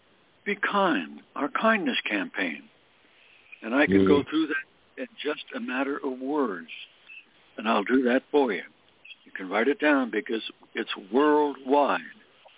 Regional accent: Scranton, Pennsylvania, United States; And I was a coal miner's kid growing up in Scranton, Pennsylvania.

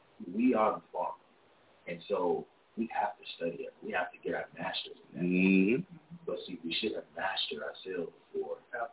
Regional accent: Gary, Indiana, United States; I was raised in Gary, Indiana, grew up in Gary, graduated out here.

